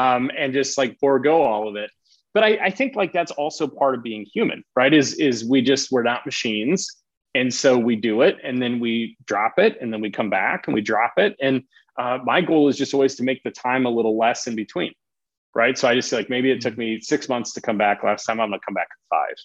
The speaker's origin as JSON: {"language": "English", "region": "South Dakota", "country": "United States", "said": "I mean, I'm talking with you, so I'm from South Dakota, from the Midwest."}